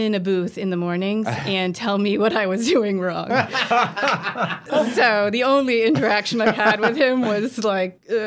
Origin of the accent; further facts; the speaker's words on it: Maine, United States; I mean, I'm from Maine, so I didn't have that whole Southern home-style food.